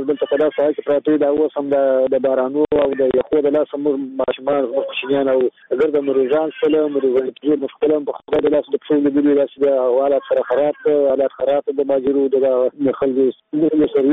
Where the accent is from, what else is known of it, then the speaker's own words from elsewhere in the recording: Badghis, Afghanistan; now in Herat, Afghanistan; د بادغیس ولایت مرغاب ولسوالۍ یم. زه اوس اوسېدونکی په هرات کښې یم،